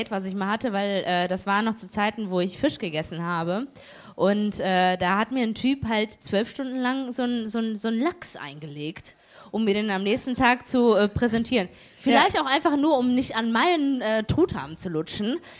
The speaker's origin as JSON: {"language": "German", "region": "North Rhine-Westphalia", "country": "Germany", "said": "ich komme aus dem Ruhrgebiet. Und da ergibt sich sowas einfach."}